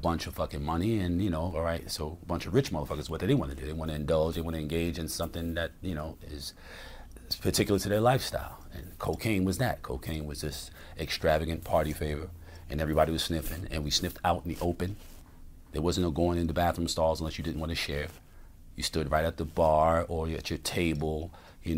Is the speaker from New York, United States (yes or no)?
yes; Harlem, New York, United States; because of where I was being raised. I'm from Harlem.